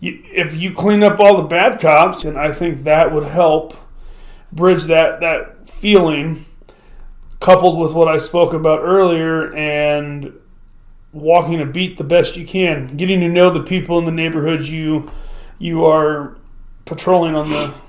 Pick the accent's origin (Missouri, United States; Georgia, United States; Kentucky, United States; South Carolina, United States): Missouri, United States; It wasn't uncommon in the small town I grew up in outside of St. Louis for a few years for cops to just pull over